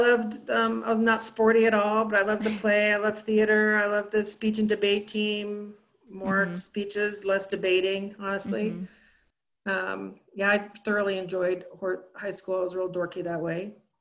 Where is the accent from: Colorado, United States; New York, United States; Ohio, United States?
Colorado, United States; Lafayette; Well, I grew up here in Colorado in Lafayette when it was a much smaller town than it is today.